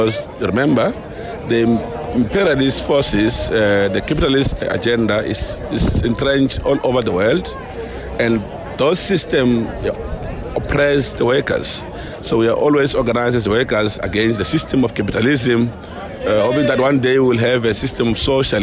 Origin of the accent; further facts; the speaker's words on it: South Africa; from South Africa. We are from the Brigade, Friends of Cuban Society, a friendship with Cuba Society in South Africa.